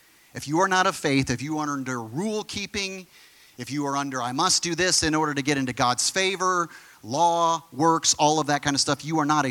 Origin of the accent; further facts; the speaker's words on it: United States; And I know that's really hard as an American. Because it's all about our rights.